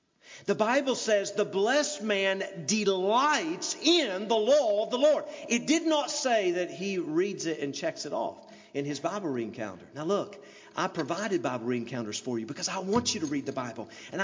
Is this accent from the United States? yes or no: yes; the South, United States; I'm from the South, and have you ever heard of the wind suckers?